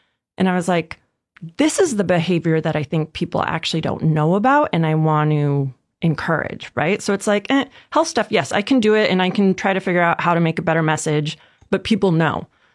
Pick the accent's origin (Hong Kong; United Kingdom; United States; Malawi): United States; Washington; So, again, I grew up in Washington State. I love the mountains.